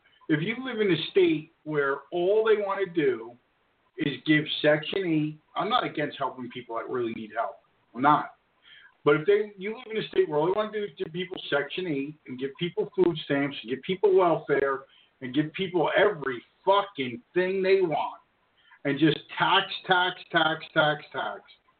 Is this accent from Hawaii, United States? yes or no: no; New Jersey, United States; I come from New Jersey, but that's how you choose to live in New Jersey.